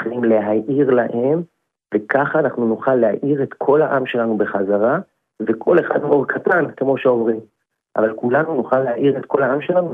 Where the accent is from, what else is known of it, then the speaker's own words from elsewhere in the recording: Jerusalem, Jerusalem District, Israel; השבת היה פה בירושלים, אני ירושלמי, כבר דור תשיעי של ירושלמי